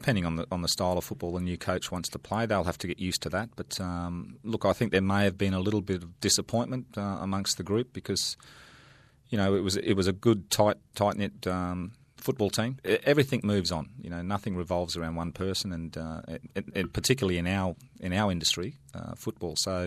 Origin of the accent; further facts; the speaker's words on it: Australia; and as an Australian